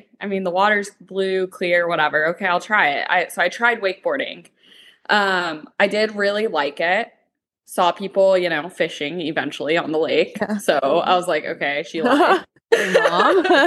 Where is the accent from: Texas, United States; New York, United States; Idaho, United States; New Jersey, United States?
Texas, United States; Corpus Christi; So I grew up down in Corpus Christi, Texas.